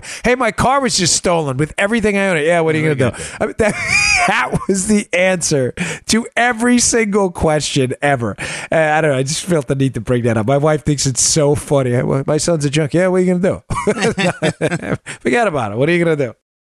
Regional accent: New York, United States; some of the people I grew up with in New York, and especially my Italian friends, me being Italian, obviously … you know.

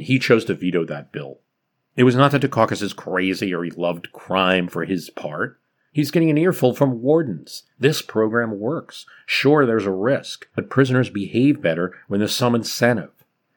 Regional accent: Boston, Massachusetts, United States; I'm from Boston.

